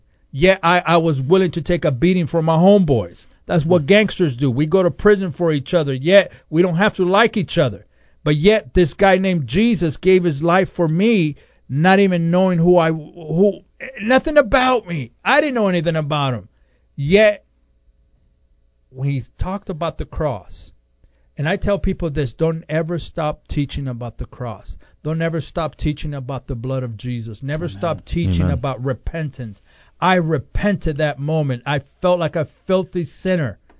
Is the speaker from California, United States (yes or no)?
yes; Los Angeles, California, United States; I grew up in East L.A., California.